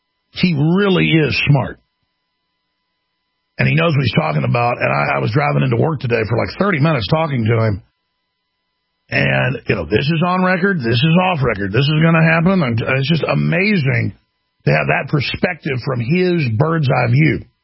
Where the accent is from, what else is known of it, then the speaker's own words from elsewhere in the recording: Dallas, Texas, United States; now in Austin, United States; where I grew up in Dallas, Texas.